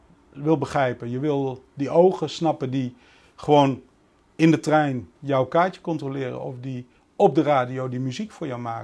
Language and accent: Dutch; Netherlands; Ik ben een geboren moerasbewoner. Ik kom uit Nederland en … weet je. Ik kom hier echt uit het moeras.